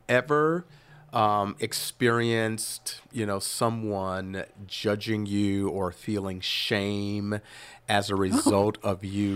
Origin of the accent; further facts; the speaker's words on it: Chicago, Illinois, United States; when I was a little kid when we were growing up in Chicago, outside playing softball.